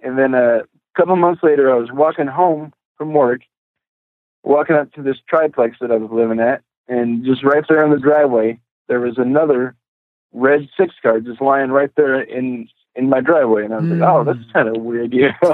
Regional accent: Alaska, United States; because I'm originally from Alaska, so I like the real camping.

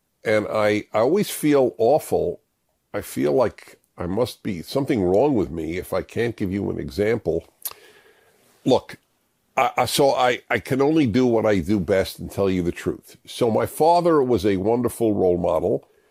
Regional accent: New York, United States; born there; I was born in New York and I'm Jewish.

